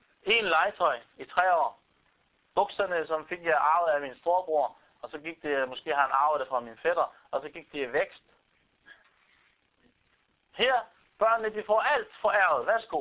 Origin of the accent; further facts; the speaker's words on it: Beirut, Beirut Governorate, Lebanon; now in Denmark; Kommer fra Beirut, hvor der var gang i den, mennesker, og du går ud.